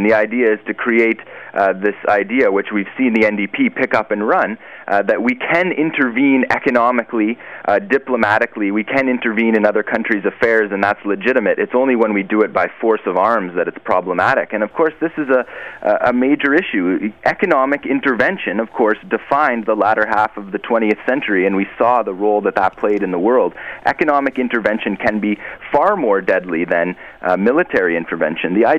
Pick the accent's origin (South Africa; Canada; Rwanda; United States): Canada; I can tell you that being a Canadian has lost its edge.